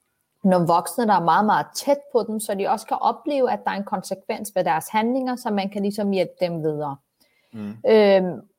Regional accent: Copenhagen, Capital Region of Denmark, Denmark; Jeg kommer selv fra social klasse 5. Jeg er vokset op på Vesterbro.

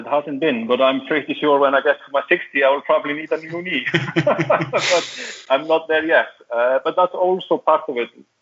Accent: Eastern Region, Iceland; English is a second language; when I was growing up in East Iceland in the fishing village I mentioned, being in football was the most enjoyable thing I'd ever done

